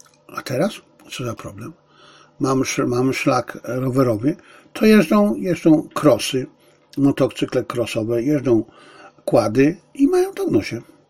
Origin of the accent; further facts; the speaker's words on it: Silesian Voivodeship, Poland; znaczy wychowałem się na Śląsku, jeździliśmy w Beskid Żywiecki.